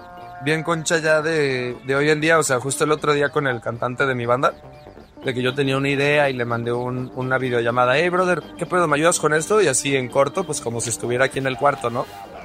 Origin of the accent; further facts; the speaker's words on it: Guadalajara, Jalisco, Mexico; es más bien porque yo soy de Guadalajara. Si hubiera sido yo de Torreón o de cualquier otro lugar, estoy seguro que me hubiera querido ir